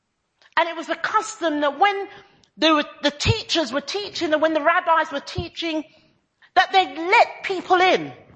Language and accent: English; East of England, United Kingdom; I grew up in Bedfordshire, as I've said to you before, on many occasions.